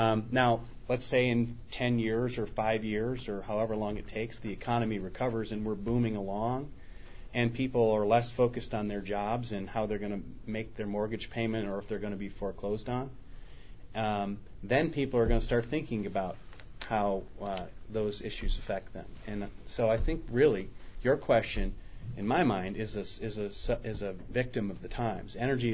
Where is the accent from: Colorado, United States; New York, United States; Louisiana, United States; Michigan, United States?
Michigan, United States; Detroit; Well, and I'm from Detroit, so I get a real sense from my family of the economic downturn